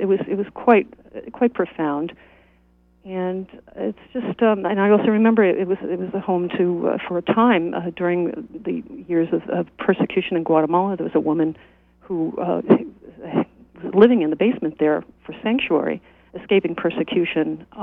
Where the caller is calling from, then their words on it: Belfast, Northern Ireland, United Kingdom; calling from Belfast.